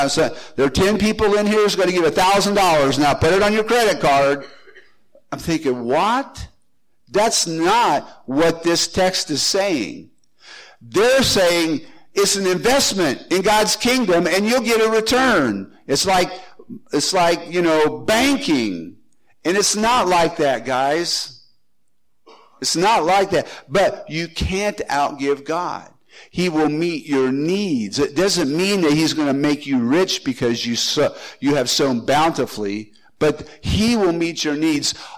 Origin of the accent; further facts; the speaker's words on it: Indiana, United States; Now, we're from Indiana